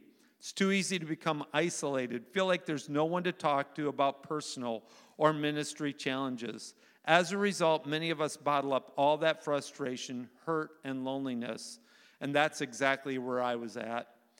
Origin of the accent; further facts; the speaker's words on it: Manistique, Michigan, United States; I am actually from Manistique, Michigan. That's where I'm from. Thank you. Wow, got a few youpers, eh? And my mom, sister, brother. And I actually got saved in a little Assembly of God church there.